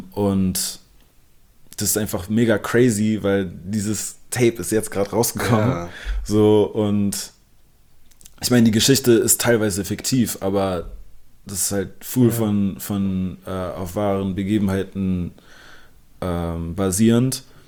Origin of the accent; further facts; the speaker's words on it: Berlin, Germany; ich bin halt nicht in Compton aufgewachsen, sondern in Berlin.